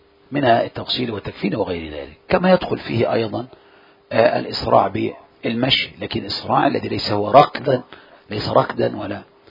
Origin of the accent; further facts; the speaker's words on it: Egypt; إذا سلم واحدة هاج الناس عليه لانتشار التسليمتين كما عندنا في مصر